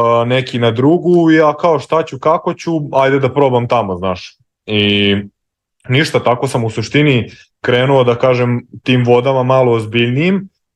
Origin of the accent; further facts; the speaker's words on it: Batajnica, Belgrade, Serbia; ja sam iz Batajnice tu, to je onako, da kažem, prigradsko naselje u Beogradu